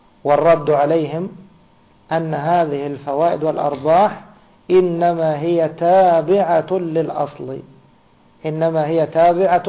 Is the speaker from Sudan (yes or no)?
no; Egypt; كما هو مثلا عندنا في مصر محصول في الصيف ومحصول في الشتاء